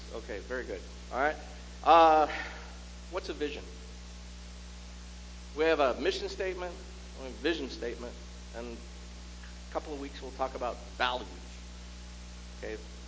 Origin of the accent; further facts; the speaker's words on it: Scotland, United Kingdom; I'm Scottish, okay?